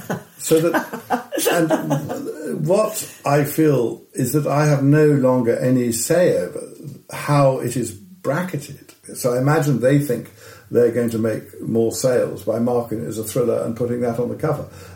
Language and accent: English; Phnom Penh, Cambodia; I grew up in Cambodia, which was the setting for Lord Jim. And I remember Peter O'Toole coming through our house in Phnom Penh in 63 or 64